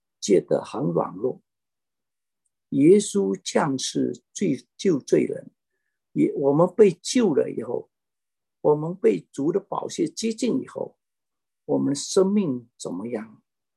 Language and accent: Chinese; Malaysia; 我是马来西亚人，我近几天看也看见马来西亚的水灾也是破历史性的